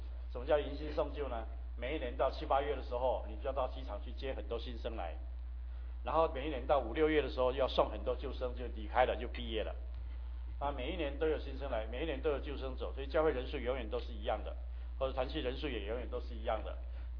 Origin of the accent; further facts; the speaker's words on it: Taiwan; moved away as an adult; 那时候我从台湾来美国的出版社实习，那时候我单身一个人